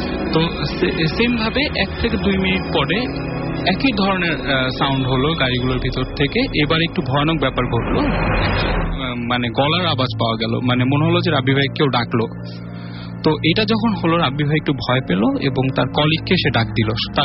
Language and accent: Bangla; Dhaka, Dhaka Division, Bangladesh; মিরপুর থেকে এসেছি।